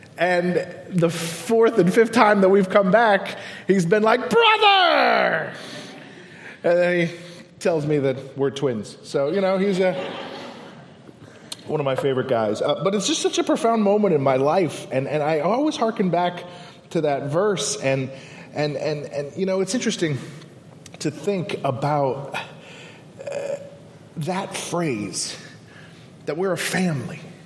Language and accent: English; United States; he found out I was from New York and New Jersey